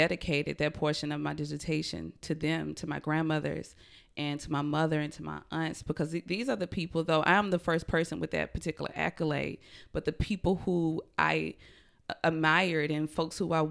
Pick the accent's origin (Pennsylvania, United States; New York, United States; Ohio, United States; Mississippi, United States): Mississippi, United States; Batesville; But growing up in Batesville, I was an athlete. I was a doer, giver in the community.